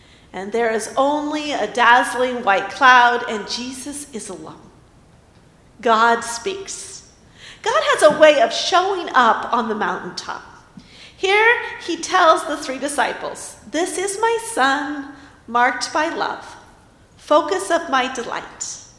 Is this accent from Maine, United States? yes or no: no; Colorado, United States; So many of you know that I am from Colorado and I'm the daughter of a geologist. My childhood was spent scrambling up mountains across Colorado with my family.